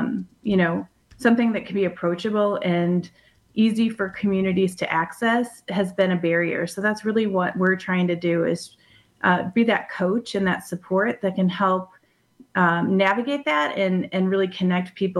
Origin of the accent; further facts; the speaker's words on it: Iowa, United States; So I grew up in a community of 5,000, one stoplight in the county. I grew up in the Driftless region, but on the Iowa side of the Mississippi.